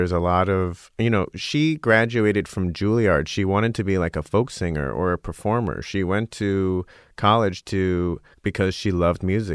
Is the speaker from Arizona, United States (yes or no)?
yes; Scottsdale, Arizona, United States; I have a similar background to you. I'm a middle-class Jew from the desert.